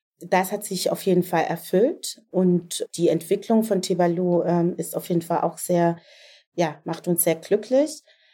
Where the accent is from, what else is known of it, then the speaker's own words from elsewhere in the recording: Southern Germany, Germany; Das heißt, ich komme aus Süddeutschland.